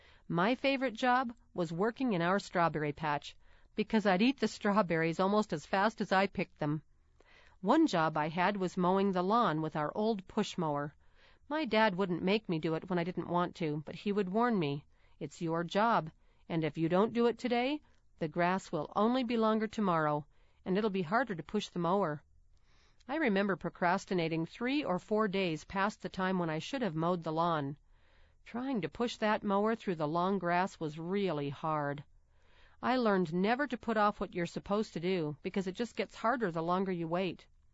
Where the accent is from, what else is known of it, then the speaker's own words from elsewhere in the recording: Raymond, Alberta, Canada; I grew up in Canada, in a small farming town called Raymond.